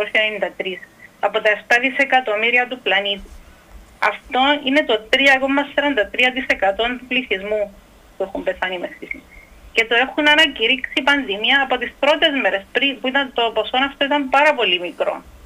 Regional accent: Greece; Γιατί εμείς που είμαστε Έλληνες, και η λέξη πανδημία είναι δική μας λέξη

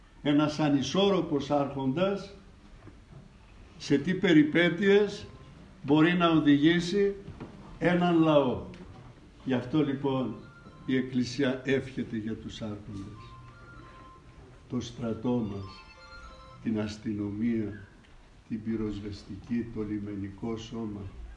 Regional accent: Central Macedonia, Greece; Ήταν μια λέξη που έλεγαν στο χωριό μου στη Χαλκιδική

